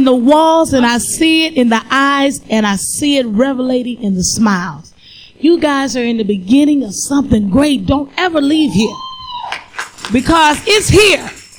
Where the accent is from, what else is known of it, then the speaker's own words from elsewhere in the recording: Ohio, United States; I'm from Northern Ohio. I've driven 300 miles